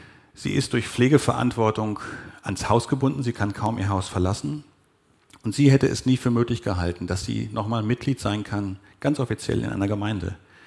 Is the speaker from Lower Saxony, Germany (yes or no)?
yes; Uetze, Lower Saxony, Germany; in der Freien Evangelischen Gemeinde in Uetze, wo ich aufgewachsen bin